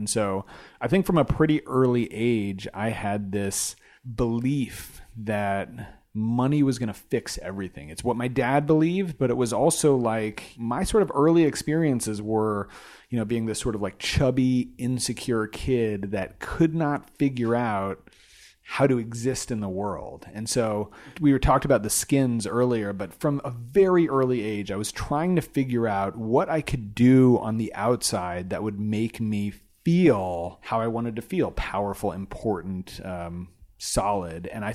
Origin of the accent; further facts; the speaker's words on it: Glendale, California, United States; So my dad, we grew up in Glendale, California, a suburb of Los Angeles.